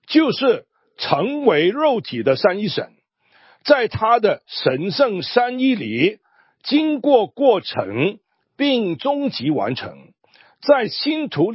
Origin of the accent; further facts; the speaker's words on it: China; 特别我们中国人的观念啊，